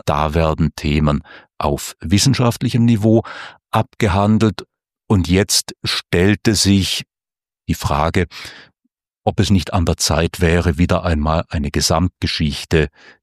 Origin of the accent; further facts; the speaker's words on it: Allensbach, Baden-Württemberg, Germany; ich bin in Allensbach aufgewachsen und dann da sieht man die Reichenau jeden Tag